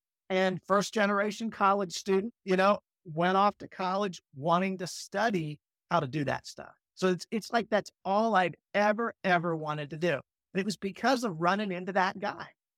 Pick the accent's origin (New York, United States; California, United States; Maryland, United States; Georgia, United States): Maryland, United States; And growing up in Maryland, my parents always had a passion for the outdoors, and particularly my mom, a love for animals.